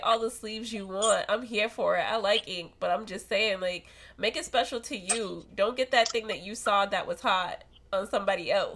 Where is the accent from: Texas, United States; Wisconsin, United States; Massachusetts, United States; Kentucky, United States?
Massachusetts, United States; Boston; I'm from Boston. I don't know what it's like to rep other teams.